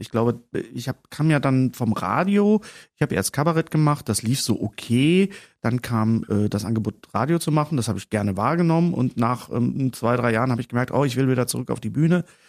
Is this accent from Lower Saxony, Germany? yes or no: no; Bochum, North Rhine-Westphalia, Germany; da, wo das Opelwerk war in Bochum, da wo ich auch aufgewachsen bin in dem Viertel